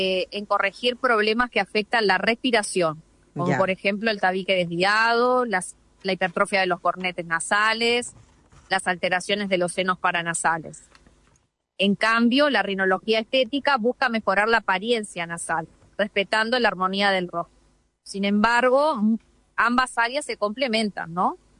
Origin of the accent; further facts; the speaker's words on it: Uruguay; que es el hospital de referencia de Uruguay, que es de donde yo soy